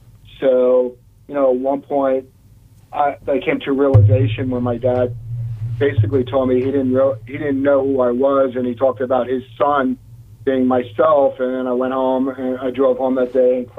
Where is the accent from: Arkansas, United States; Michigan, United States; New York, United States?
New York, United States; Queens; So I'm from Queens, New York.